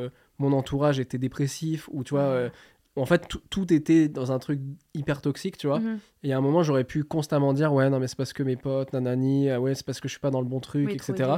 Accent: Caen, Normandy, France; now in Paris, France; Moi, à partir du moment, tu vois, où j'ai quitté Caen et que je suis arrivé à Paris

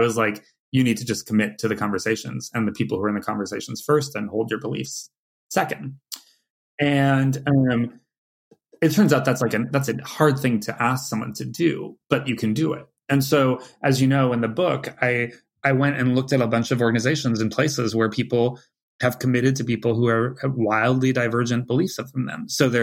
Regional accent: California, United States; now in New York, United States; I'm a wuss from California

